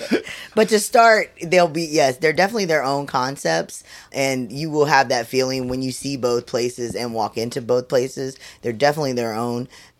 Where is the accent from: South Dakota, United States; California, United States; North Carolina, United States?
North Carolina, United States; So I grew up in North Carolina, and I went to culinary school in Charleston, South Carolina. So my roots are low country cuisine.